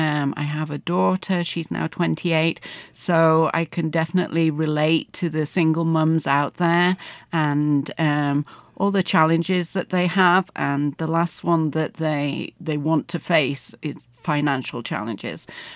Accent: United Kingdom; now in United States; I'm not from America. I'm British, and I've been here for the last 13 years.

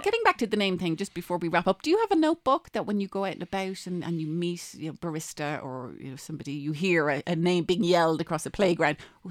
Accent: Ireland; I'm Irish, so we have a more complicated relationship, I suppose, with the royal family, too.

